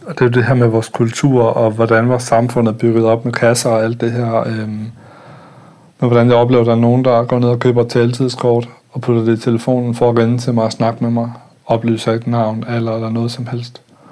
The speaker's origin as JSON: {"language": "Danish", "region": "Jutland", "country": "Denmark", "tie": "born or raised there", "also_born_or_lived": "Copenhagen", "said": "Det var også en kultur, jeg voksede op i Jylland."}